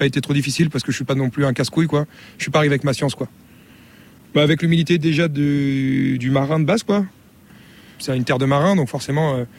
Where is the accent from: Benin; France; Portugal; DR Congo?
France; now in Saint-Pierre and Miquelon; Moi, je suis de France en fait. Je suis pas d'ici, je suis pas natif de Saint-Pierre, ni de Miquelon. Et je suis arrivé ici à 5 ans